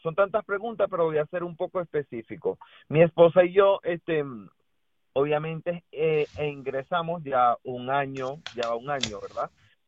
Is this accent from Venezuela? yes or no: yes; Venezuela; moved away; como vivimos una problemática juntos en Venezuela, que es mi país de origen